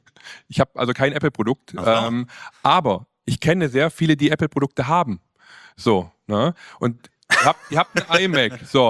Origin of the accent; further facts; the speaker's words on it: Swabia, Germany; So, ja, ich bin halt Schwabe, das Geld nehme ich mit.